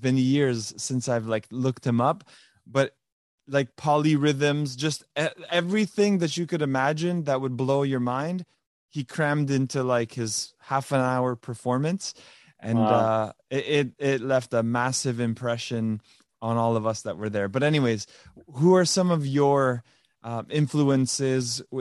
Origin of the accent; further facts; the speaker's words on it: Montreal, Quebec, Canada; but I remember years ago growing up in Montreal, every year we had a Montreal drum fest.